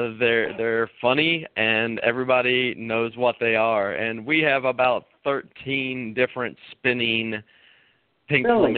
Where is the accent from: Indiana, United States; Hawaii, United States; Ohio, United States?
Ohio, United States; Portsmouth; Well, I grew up here in Portsmouth. I traveled about a bit, but went to University of Cincinnati, came back and finished up my degree here at Shawnee State.